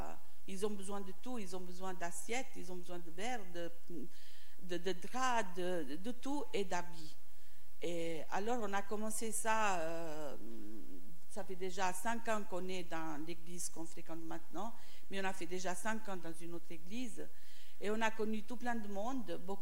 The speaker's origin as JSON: {"language": "French", "country": "Italy", "second_language": "French", "said": "ma Bible en italien, je suis italienne"}